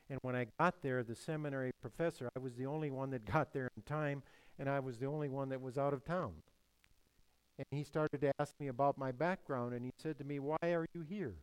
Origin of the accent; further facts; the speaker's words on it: Wilmer, United States; I think I grew up in the Vietnam War era, back in the 1960s and 70s. And I remember there were lots of people in my high school class here in Wilmer